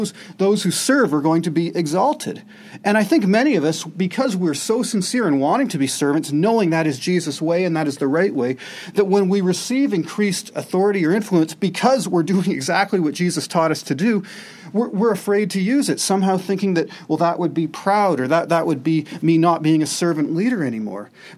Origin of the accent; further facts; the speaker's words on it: Toronto, Ontario, Canada; I grew up in the People's Church in Toronto